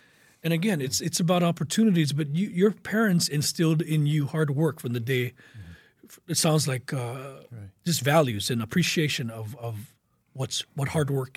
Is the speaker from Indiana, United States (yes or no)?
no; Honolulu, Hawaii, United States; It's I grew up in Kalihi as well and proud of it.